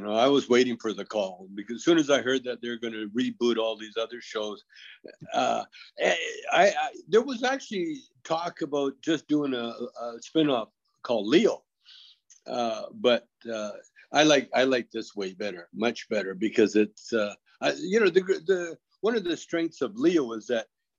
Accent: Canada; You know, we grew up in Canada.

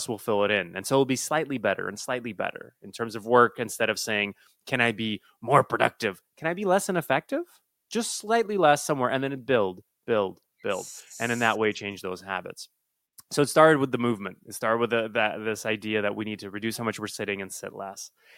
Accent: Nashville, Tennessee, United States; being magical, growing up in Nashville, all those, for some apparent reasons to be called a unicorn.

